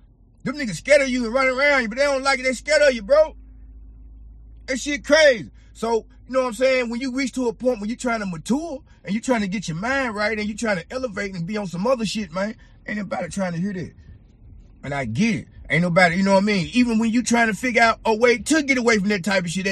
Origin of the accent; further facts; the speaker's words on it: Memphis, Tennessee, United States; I'm from the M-Town, man. I'm from Memphis. You understand me? I'm from Memphis, Tennessee, man.